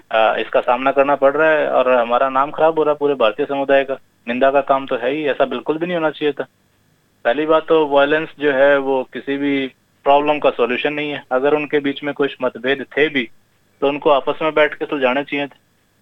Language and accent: Hindi; Haryana, India; मैं खुद हरियाणा से हूँ